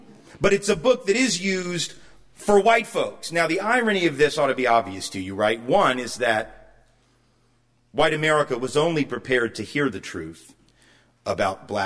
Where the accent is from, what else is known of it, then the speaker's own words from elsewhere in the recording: the South, United States; And of course, particularly since I'm from the South, you know, everybody assumes that that's the only place that one sees racism